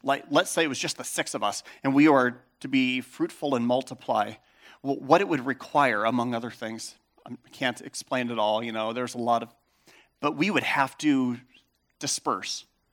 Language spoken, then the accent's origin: English; Chico, California, United States; also born or lived in Bay Area, United States; I grew up in Chico as a boy, lived in the Bay Area in high school.